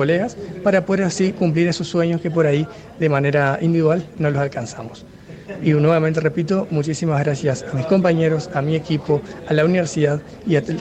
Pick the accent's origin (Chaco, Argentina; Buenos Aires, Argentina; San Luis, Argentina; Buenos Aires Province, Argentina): Chaco, Argentina; Tengo 21 años y estoy estudiando la carrera de contador público. En mi caso, como mencionaba anteriormente, me tocó venir desde la provincia del Chaco.